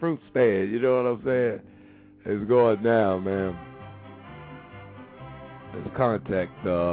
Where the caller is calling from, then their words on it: Tampa, Florida, United States; I'm calling from Tampa, Florida, so I noticed that you're in San Marcos, Texas.